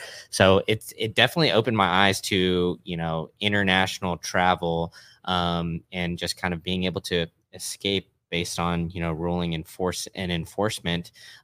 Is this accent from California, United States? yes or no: no; Austin, Texas, United States; I guess I grew up here in Texas in Austin